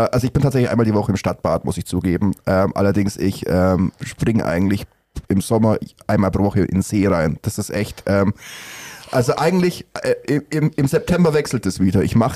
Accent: Gersthofen, Bavaria, Germany; ich bin in Gersthofen aufgewachsen.

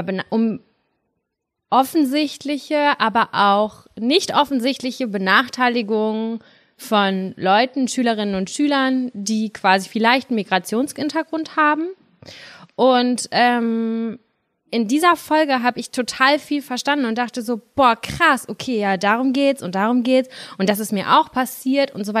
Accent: Germany; born there; Wir sind ja alle in Deutschland geboren.

